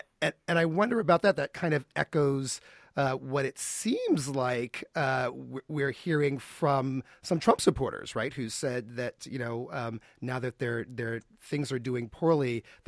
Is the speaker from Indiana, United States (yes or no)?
yes; Indianapolis, Indiana, United States; here's what Marta from Indianapolis, another one of my hometown peeps, said in response.